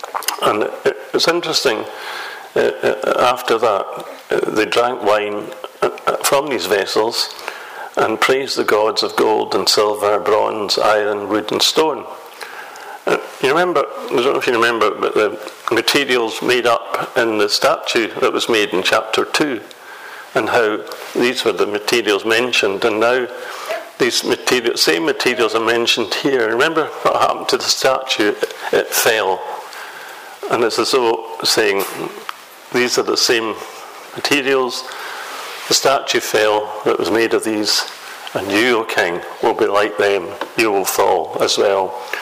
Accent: Musselburgh, Scotland, United Kingdom; As I mentioned this morning, I was brought up in Musselburgh in the Episcopal Church.

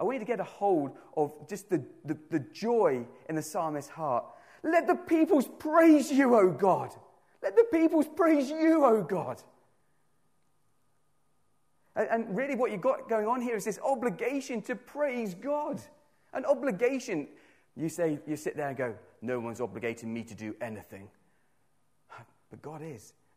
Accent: South West England, United Kingdom; I'm no Welshman. I'm a very proud Cornishman.

